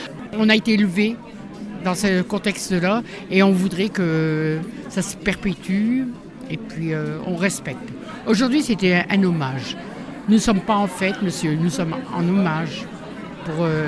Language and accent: French; Liévin, Hauts-de-France, France; Nous sommes de Liévin.